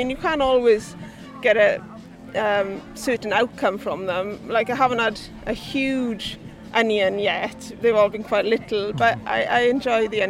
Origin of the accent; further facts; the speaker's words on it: Wales, United Kingdom; now in Suffolk, United Kingdom; I live in Suffolk. Originally, I'm from Welsh. I'm from Wales.